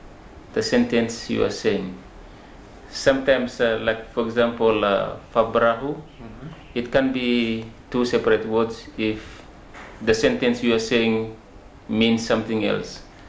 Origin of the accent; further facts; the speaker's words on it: Titiro, Isabel Province, Solomon Islands; also born or lived in Honiara; I come from Titiro village. It's on the coastal area of Maringe district.